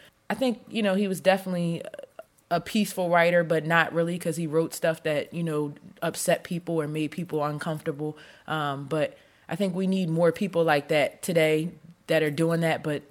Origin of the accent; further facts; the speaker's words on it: Philadelphia, Pennsylvania, United States; I'm an artist from Philadelphia.